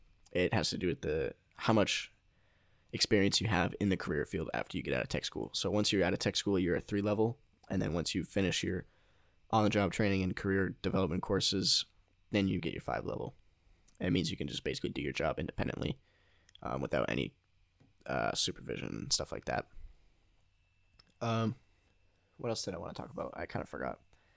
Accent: Maine, United States; I grew up in Northern Maine and there's not a lot to do out there at all.

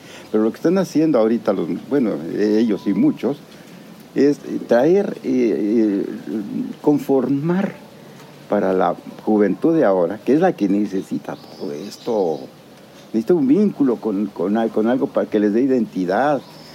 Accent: Tlaxcala, Mexico; Yo soy de Tlaxcala, entonces ahí se sabe perfectamente

